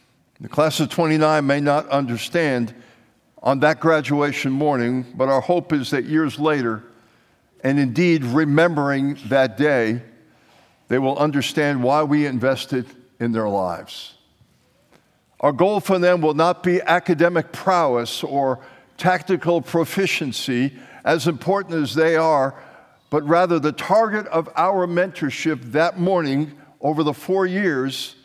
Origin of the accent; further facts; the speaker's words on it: New York, United States; We're both from New York. I recognized her accent. She recognized my accent.